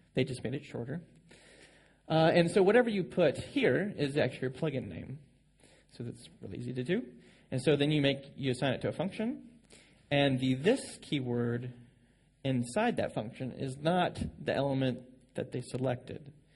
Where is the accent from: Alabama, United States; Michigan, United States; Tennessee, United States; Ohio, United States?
Tennessee, United States; Nashville; from Nashville, Tennessee.